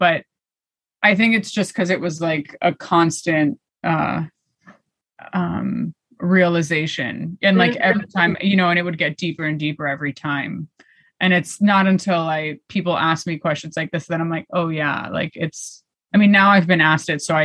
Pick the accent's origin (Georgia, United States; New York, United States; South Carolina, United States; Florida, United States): Florida, United States; Miami; I grew up in Miami and I was kind of like the chunky friend.